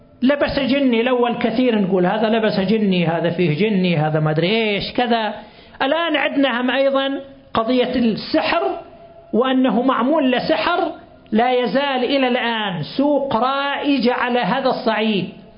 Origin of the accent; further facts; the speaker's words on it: Qatif, Eastern Province, Saudi Arabia; عندنا في القطيف